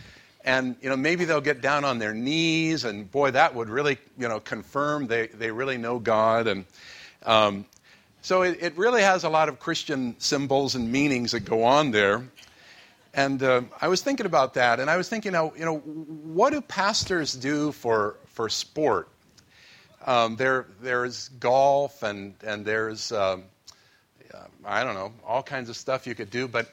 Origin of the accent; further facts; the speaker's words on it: United States; I'm an American.